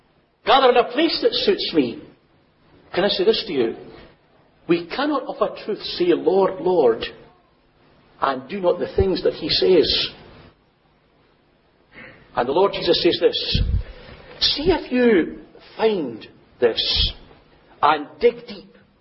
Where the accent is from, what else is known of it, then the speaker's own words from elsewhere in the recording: Scotland, United Kingdom; when I was growing up in Scotland